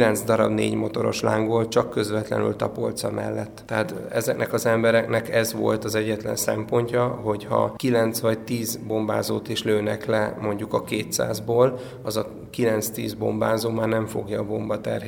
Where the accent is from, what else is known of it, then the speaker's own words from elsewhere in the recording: Sopron, Győr-Moson-Sopron, Hungary; born there; én Sopron-bánfalvi születésű vagyok